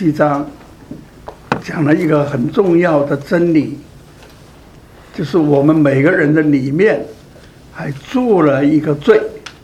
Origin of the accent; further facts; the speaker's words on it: China; moved away; 所以我们中国人也知道要有良心孝敬父母，不应该这样做。那么原来我在大陆的时候